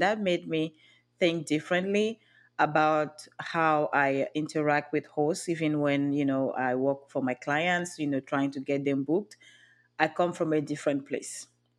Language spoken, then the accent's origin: English; Cameroon; now in Los Angeles, United States; But yes, I'm originally from Cameroon. So how was my life before? Well, growing up in Cameroon was interesting.